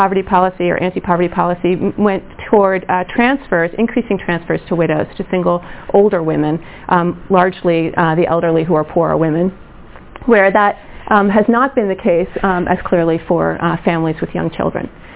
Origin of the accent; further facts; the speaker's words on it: New York, United States; I'm from New York. I speak fast.